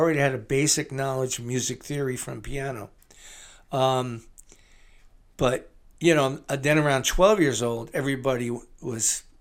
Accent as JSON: {"language": "English", "town": "Newark", "region": "New Jersey", "country": "United States", "tie": "born or raised there", "also_born_or_lived": "Belleville", "said": "Well, I was born in Newark, and we lived in Newark, and I started school in Newark, and I went to school there until we moved to Belleville."}